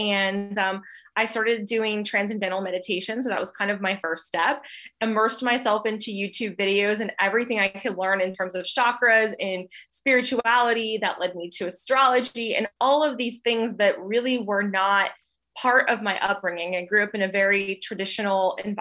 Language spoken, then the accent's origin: English; North Dakota, United States; moved away as an adult; also born or lived in Texas; now in Georgia, United States; So I'm originally from North Dakota, was born and raised there for the first almost 30 years of my life, moved to Texas and then traveled around and was literally a gypsy for 2 years and then landed here in Georgia.